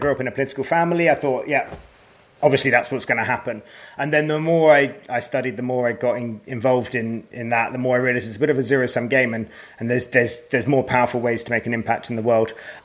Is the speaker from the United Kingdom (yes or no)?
yes; South East England, United Kingdom; So yeah, so I grew up just outside London in the southeast of England.